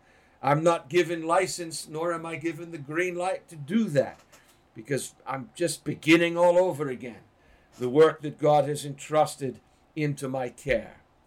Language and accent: English; Boston, Massachusetts, United States; You know, growing up outside of Boston, I was surrounded quite literally by four cemeteries.